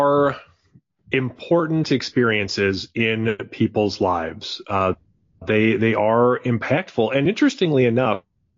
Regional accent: Wisconsin, United States; maybe it's because I'm from Wisconsin

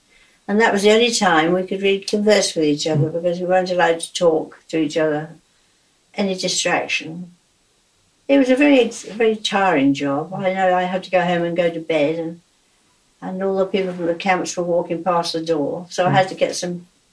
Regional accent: Canada; born there; I was born in Canada

